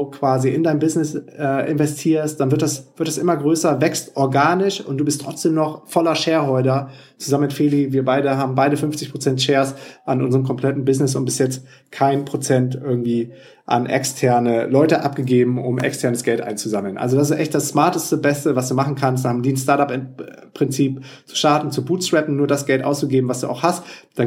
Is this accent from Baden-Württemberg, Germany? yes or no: no; Düsseldorf, North Rhine-Westphalia, Germany; nach Düsseldorf, in meine alte Heimatstadt